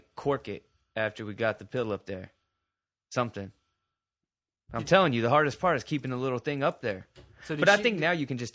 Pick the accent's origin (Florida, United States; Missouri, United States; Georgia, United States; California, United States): California, United States; San Diego; If y'all don't know, we come from Dago Beach, California. Sandy, Lego on my motherfucking ego, you bitch. Beautiful sunny San Diego.